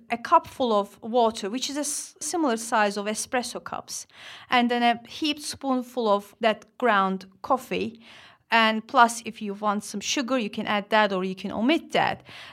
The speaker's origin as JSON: {"language": "English", "country": "Turkey", "tie": "born or raised there", "lives_now": "London, United Kingdom", "said": "I grew up in this great big household of my grandmother's 450-year-old home."}